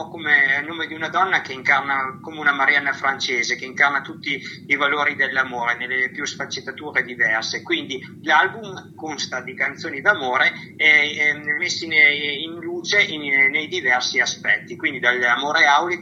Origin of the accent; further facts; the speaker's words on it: Emilia-Romagna, Italy; ho preso spunto dai pipistrelli che popolano la mia terra, perché io sono della provincia di Parma